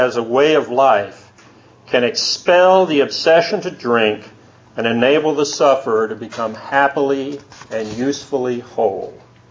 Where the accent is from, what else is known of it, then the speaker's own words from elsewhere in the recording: Georgia, United States; born there; I was born in Georgia Baptist Hospital, 1955.